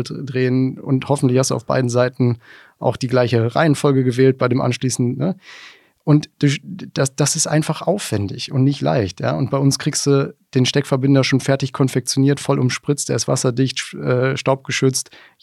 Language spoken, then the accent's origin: German; Rhineland, Germany; ich bin kein Schwabe, ich bin auch Rheinländer